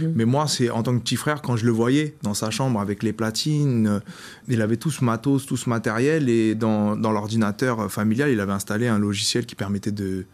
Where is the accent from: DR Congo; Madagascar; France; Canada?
France; Aulnay-sous-Bois, Île-de-France; also born or lived in Aubervilliers / Goussainville; moi j'ai grandi, je suis né à Aubervilliers. Je suis né à Aubervilliers. En fait, j'ai vécu une grande partie de mon enfance à Aulnay-sous-Bois, au 3000. Et après, on a déménagé à Goussainville, dans un petit quartier tranquille, quartier pavillonnaire.